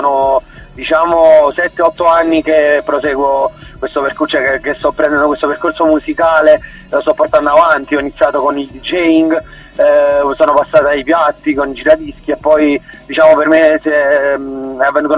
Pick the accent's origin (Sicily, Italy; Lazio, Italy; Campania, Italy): Campania, Italy; Avellino; Io vengo da Avellino, che è vicino a Napoli